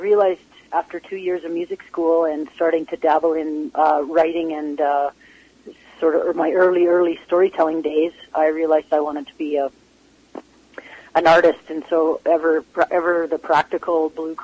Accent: Yukon, Canada; also born or lived in Nanaimo / Vancouver; But it would be more accurate to say I grew up in the Yukon, although there are several.

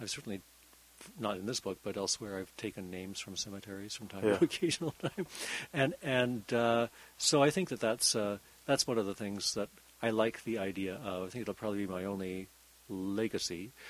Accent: Winnipeg, Manitoba, Canada; I grew up in Winnipeg, I went back to Winnipeg in 2012 when my father became ill

